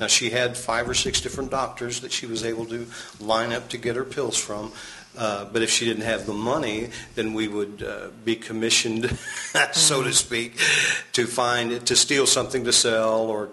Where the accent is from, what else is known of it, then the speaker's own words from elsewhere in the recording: Evansville, Indiana, United States; In Evansville. I have lived on every side of town. East side, west side, south side.